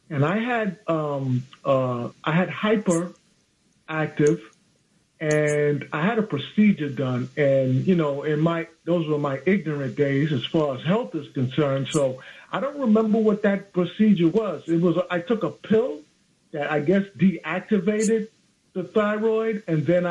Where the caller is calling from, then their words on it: Bridgeport, Connecticut, United States; I'm calling from Bridgeport.